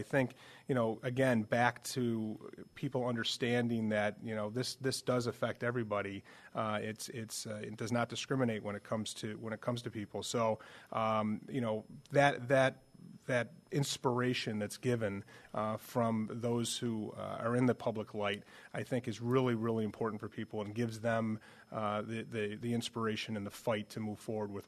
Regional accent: New York, United States; I'm from Western New York, so obviously, you know, get a lot of phone calls from friends and family and neighbors in the community.

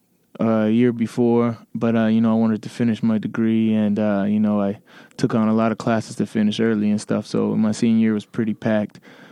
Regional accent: Las Vegas, Nevada, United States; No, I grew up in Las Vegas. I played at Valley High School, and it was an experience all in itself.

